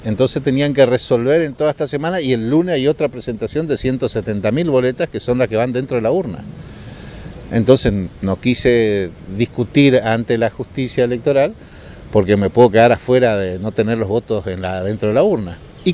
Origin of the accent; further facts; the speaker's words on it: Oberá, Misiones, Argentina; Yo soy de Oberá, de Campo Ramón en realidad, pero de Oberá.